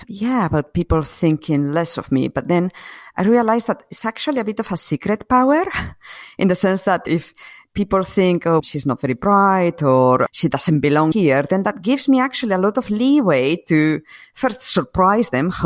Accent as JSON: {"language": "English", "region": "Asturias", "country": "Spain", "tie": "born or raised there", "said": "So I grew up in Spain. I was born and grew up in Spain, in the north of Spain. It's called Asturias. It's very rainy and very green, which people don't expect when they think of Spain."}